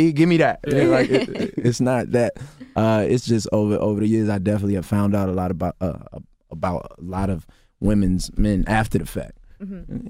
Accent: Virginia, United States; You know, I'm from Virginia.

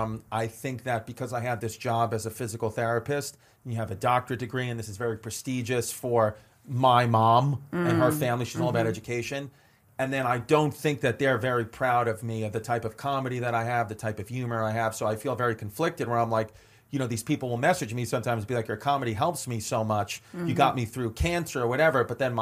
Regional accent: Queens, New York, United States; I was born August 26, 1984 in Queens, New York. I'm from New York.

